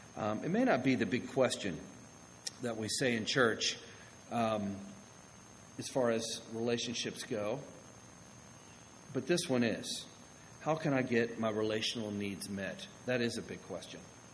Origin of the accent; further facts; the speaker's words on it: Florida, United States; I'm from Florida.